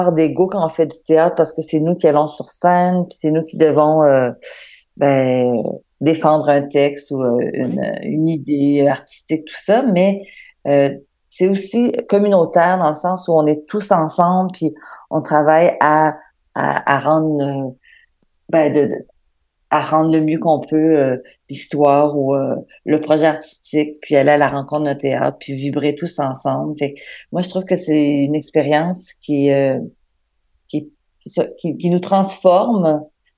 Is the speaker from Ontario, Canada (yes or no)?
no; Montreal, Quebec, Canada; Je suis québécoise de Montréal.